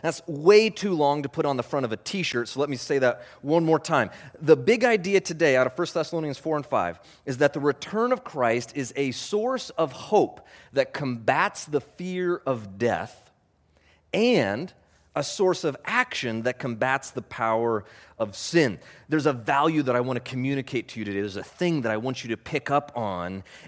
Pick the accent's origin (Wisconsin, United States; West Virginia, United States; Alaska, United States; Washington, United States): Alaska, United States; I was born and raised in Alaska, which is great.